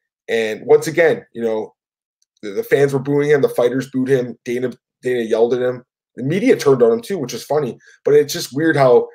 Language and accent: English; Ireland; I'm Irish and I've lived in Crumlin.